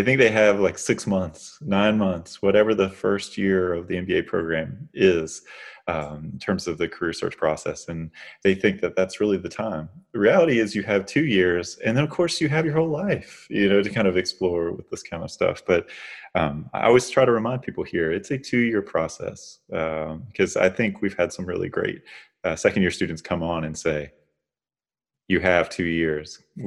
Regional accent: North Carolina, United States; in Charlotte, Mecklenburg, in my home state, North Carolina.

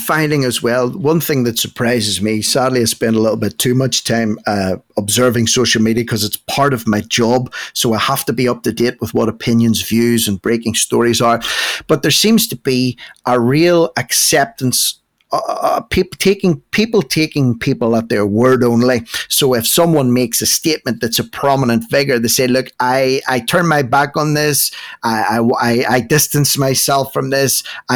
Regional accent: Northern Ireland, United Kingdom; born or raised there

